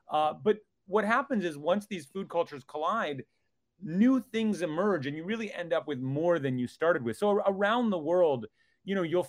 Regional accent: Minnesota, United States; And I grew up in Minnesota

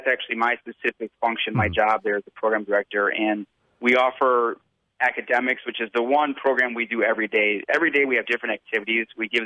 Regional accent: Delavan, Wisconsin, United States; she's from Madison, and I'm from Delavan. I've lived here my whole life.

